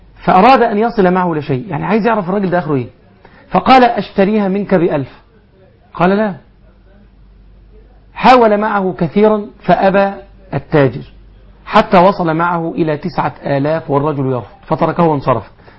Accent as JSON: {"language": "Arabic", "country": "Egypt", "said": "وبدات عندنا في مصر دلوقتي تلاقي راكب عربية ومعلق عليها فور سيل للبيع."}